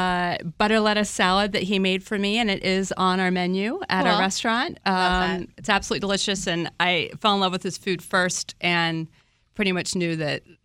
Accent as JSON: {"language": "English", "region": "Virginia", "country": "United States", "tie": "born or raised there", "said": "So I'm from Northern Virginia. I grew up in the D.C. area."}